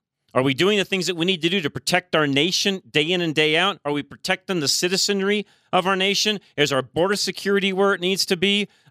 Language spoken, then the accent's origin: English; United States; And frankly, again, as an American, what do we lose when another country doesn't respect us?